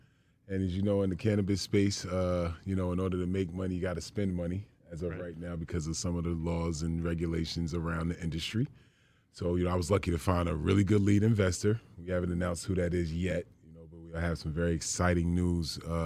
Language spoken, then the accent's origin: English; East Coast, United States; coming towards the East Coast where I'm actually from. So my home state is one of them, New Jersey, Pennsylvania